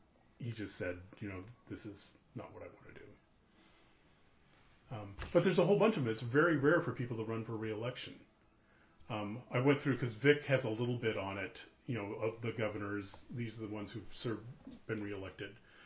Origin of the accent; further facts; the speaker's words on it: Medford, Oregon, United States; I grew up in Medford.